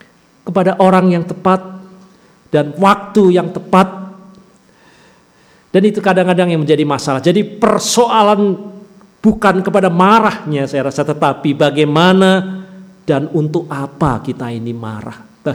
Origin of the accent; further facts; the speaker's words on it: Pati, Central Java, Indonesia; Saya masa kecil tinggal di kota Pati, kota kecil